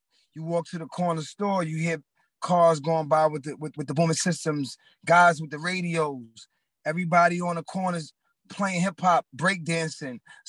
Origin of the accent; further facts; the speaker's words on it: Queens, New York, United States; I'm from Queens, New York, you know what I'm saying? So once I heard … I knew I wanted to be a rapper.